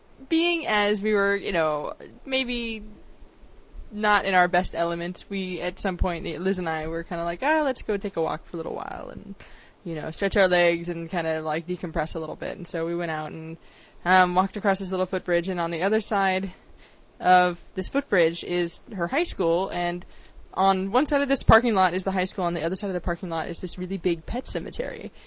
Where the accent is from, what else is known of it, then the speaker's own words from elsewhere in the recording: Yorba Linda, California, United States; Because I'm from Yorba Linda, California, which is actually the hometown, birthplace of Richard Nixon